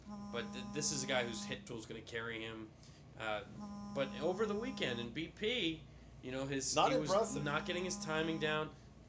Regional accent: Northeast, United States; Like I'm from the Northeast

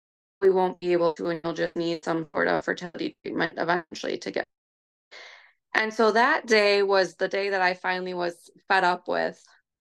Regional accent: Wisconsin, United States; So I am from north central Wisconsin. So it is a balmy like 6 degrees here today.

